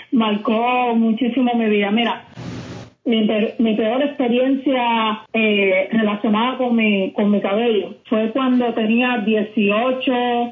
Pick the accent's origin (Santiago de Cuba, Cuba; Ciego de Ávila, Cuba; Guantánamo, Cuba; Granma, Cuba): Santiago de Cuba, Cuba; now in Havana, Cuba; yo soy de Santiago de Cuba y vivo aquí en La Habana.